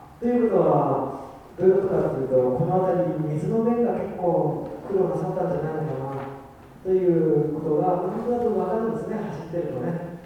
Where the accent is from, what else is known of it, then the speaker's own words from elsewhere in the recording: Asahikawa, Hokkaido, Japan; 実は私の田舎の北海道旭川のところはサイクリングロード、20キロ以上のサイクリングロードがあるんです。